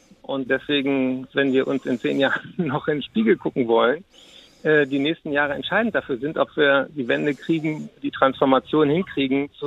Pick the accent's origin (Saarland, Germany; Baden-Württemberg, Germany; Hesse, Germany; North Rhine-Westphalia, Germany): Hesse, Germany; Frankfurt; born there; deswegen fühle ich mich da als gebürtiger Frankfurt natürlich auch doppelt